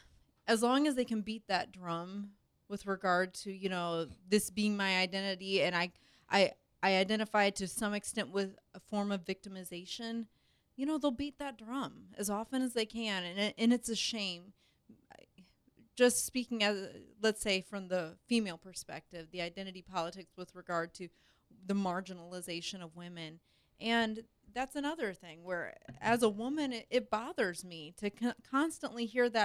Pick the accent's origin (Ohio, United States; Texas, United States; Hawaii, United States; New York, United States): Hawaii, United States; I'm not Native American. I am Hawaiian.